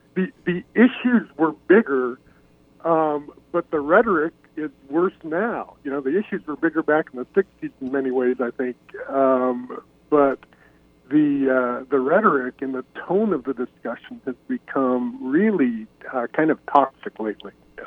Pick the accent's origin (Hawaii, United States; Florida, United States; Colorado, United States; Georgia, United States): Colorado, United States; Boulder; I grew up in Boulder, Colorado, and it's sort of the Rocky Mountain version of Berkeley or somewhere like that.